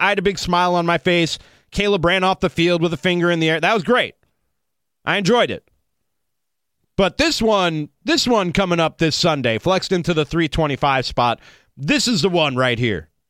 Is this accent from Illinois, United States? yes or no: yes; Chicago, Illinois, United States; now in Milwaukee, United States; If you don't know, I live in Milwaukee. Don't worry. Born and raised in Chicago. Lifelong Bears fan.